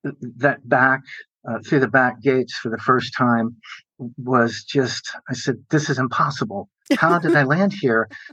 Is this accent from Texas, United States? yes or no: no; Ohio, United States; moved away as an adult; now in California, United States; But I grew up in Ohio, and I was going to my freshman year at Ohio University, and I ran out of money so that I couldn't go to my sophomore year.